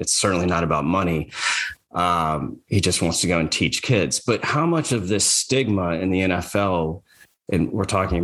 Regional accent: Tampa, Florida, United States; you know, I'm from Tampa, obviously.

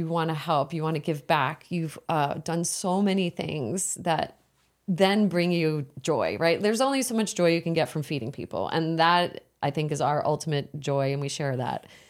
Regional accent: New Jersey, United States; I grew up in New Jersey, in the suburbs.

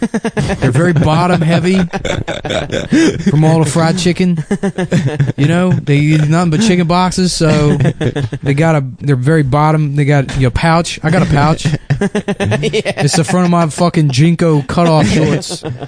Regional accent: Texas, United States; Well, we're from Texas.

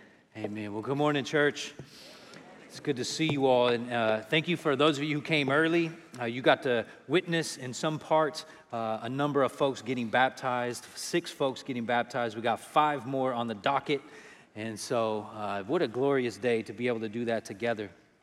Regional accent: California, United States; And we grew up together here in California, and then he went to school at Syracuse to play basketball

